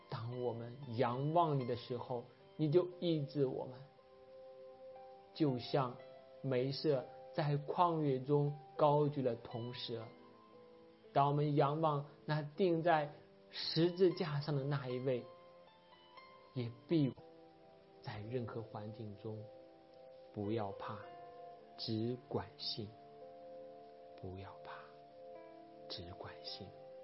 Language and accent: Chinese; China; 你是每个人的救主，你更是我们中国人的救主